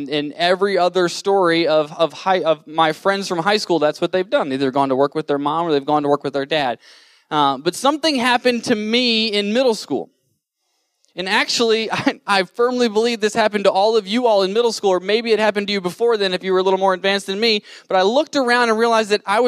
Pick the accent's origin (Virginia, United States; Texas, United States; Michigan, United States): Virginia, United States; Front Royal; But I did grow up in small town America. I'm from Front Royal, Virginia, which is about an hour outside of D.C., all the way down 66.